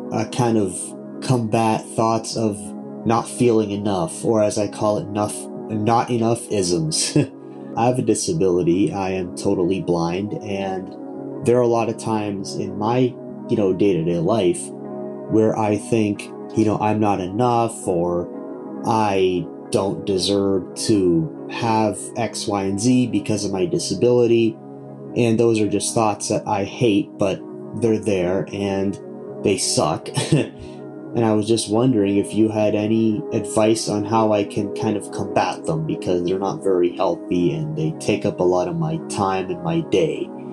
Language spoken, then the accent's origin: English; Ontario, Canada; I am from Ontario, Canada.